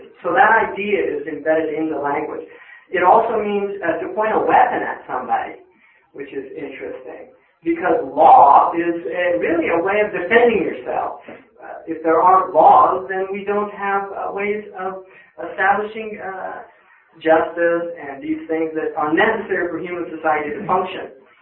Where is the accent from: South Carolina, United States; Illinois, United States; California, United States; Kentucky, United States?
California, United States; I grew up here in Marin County